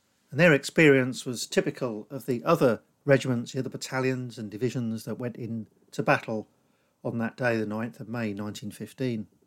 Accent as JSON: {"language": "English", "town": "Northampton", "region": "East Midlands", "country": "United Kingdom", "tie": "born or raised there", "said": "so many soldiers from my hometown of Northampton cut down and killed or seriously wounded."}